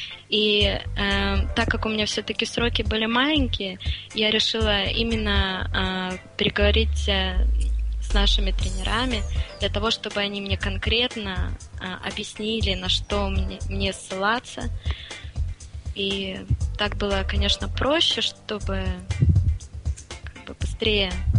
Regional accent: Russia; first language Russian; Но русский, конечно, больше всего мне нравится. Это мой родной язык, и я очень горжусь, что я русская.

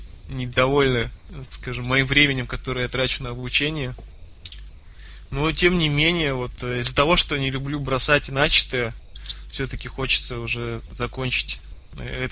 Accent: Saint Petersburg, Russia; Ну, я из Питера.

